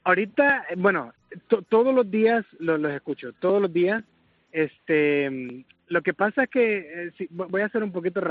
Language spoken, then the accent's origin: Spanish; Honduras; me hubiera gustado nacer español. Soy hondureño y creo que mis raíces han de ser españolas.